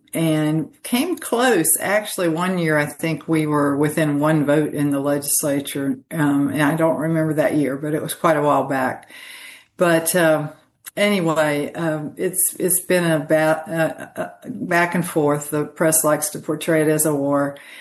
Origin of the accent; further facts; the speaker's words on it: Ocala, Florida, United States; born there; Well, I was born in Ocala, Florida, and spent the summers just a short distance from the Ocklawaha